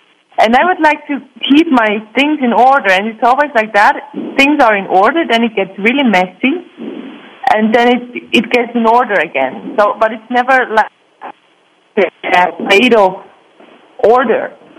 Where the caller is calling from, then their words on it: Switzerland; I'm calling from Switzerland.